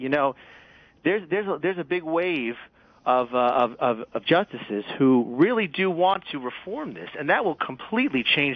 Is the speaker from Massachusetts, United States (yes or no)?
no; New Jersey, United States; No, I'm from New Jersey.